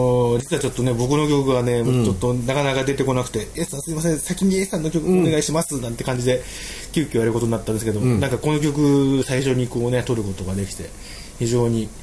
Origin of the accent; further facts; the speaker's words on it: Kanto, Japan; 私たち関東人はもうデフォルトとしても当たり前としてとんかつにソースをかけて育ってきましたので